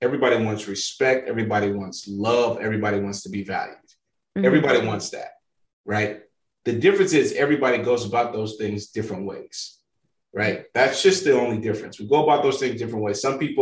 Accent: St. Louis, Missouri, United States; So I come from St. Louis, Missouri, Northside. A lot of people don't know this, but St. Louis is always ranked in the top five most dangerous cities in America. I grew up in group homes.

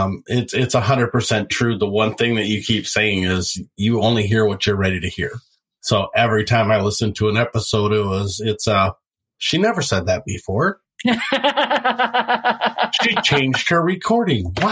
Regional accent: Midwest, United States; now in Florida, United States; I'm from the Midwest, moved down to Florida a few years ago. Love it here.

